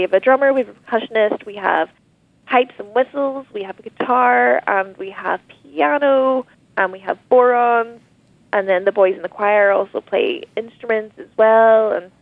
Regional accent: Antrim, Northern Ireland, United Kingdom; and I'm from Antrim.

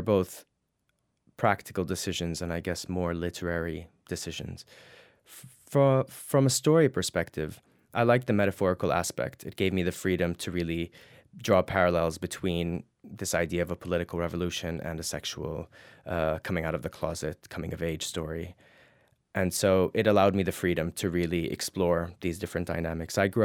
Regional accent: Jordan; And I remember growing up in Jordan and thinking that it was a death sentence.

